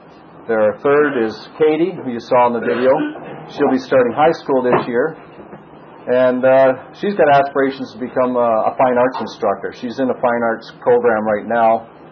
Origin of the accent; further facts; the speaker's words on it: Niagara Falls, Ontario, Canada; now in Hamilton, Canada; I grew up in Niagara Falls, so did my wife. She was my high school sweetheart. We got married right after high school and moved to Hamilton.